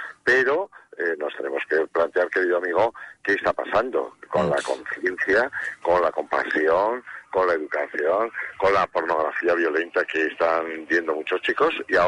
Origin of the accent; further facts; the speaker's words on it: Pamplona, Navarre, Spain; Desde que en mi tierra, en Pamplona, vimos aquel agresión terrible